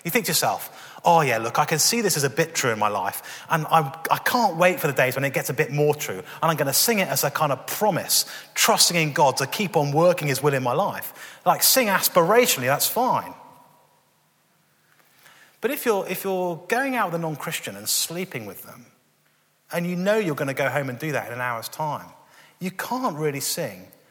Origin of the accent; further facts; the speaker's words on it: England, United Kingdom; Just tells you I come from England.